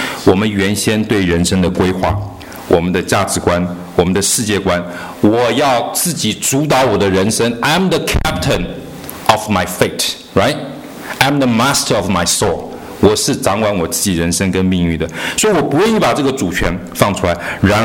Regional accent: China; 我们中国人说要苗什么助长

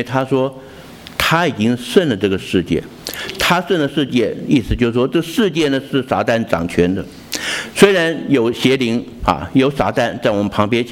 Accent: China; 所以我们中国人一见面都讲什么？你吃过饭没有？

